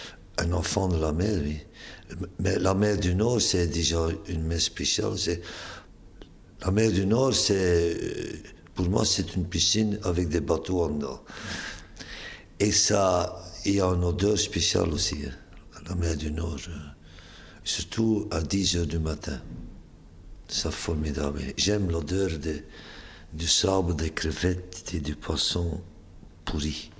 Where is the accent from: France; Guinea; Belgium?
Belgium; Ostend, Flanders; born there; je suis né à Ostende, c'était un port. Donc j'ai rencontré des gens, donc j'ai appris des langues à cause d'Ostende. À Ostende, on parle aussi dans quatre langues, flamand, français, anglais et allemand.